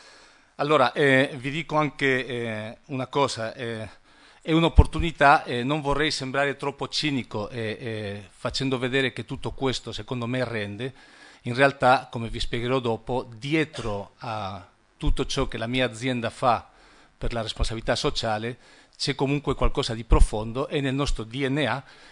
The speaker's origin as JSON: {"language": "Italian", "country": "Spain", "second_language": "Italian", "said": "io ci tengo a precisare che sono spagnolo"}